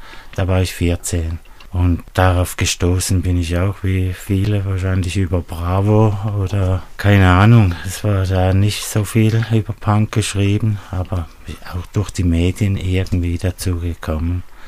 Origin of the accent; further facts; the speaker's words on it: Kreuzlingen, Thurgau, Switzerland; Ja, also wir sind aus Kreuzlingen, was ja mit Konstanz zusammengebaut ist.